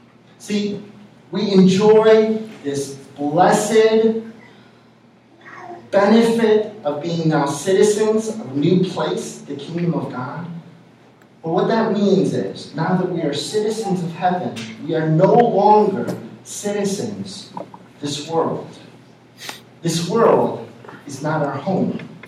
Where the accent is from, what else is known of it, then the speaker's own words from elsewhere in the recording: United States; naturalized because I wasn't born in America, came here when I was like 2 years old, and so it was like I grew up in America